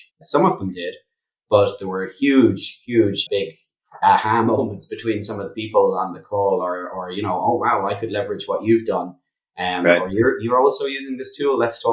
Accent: Ireland; You know, being Irish as well

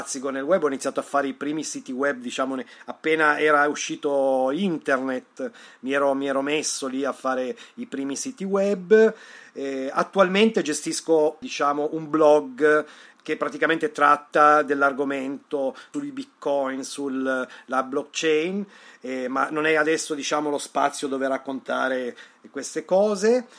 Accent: Ferrara, Emilia-Romagna, Italy; moved away as an adult; also born or lived in Turin; now in Germany; Io sono da 10 anni che sono qui in Germania, sono venuto perché io vengo dal nord Italia, sono di Ferrara, ma ho vissuto 35, forse 36 anni a Torino, quindi mi sento un po' più torinese

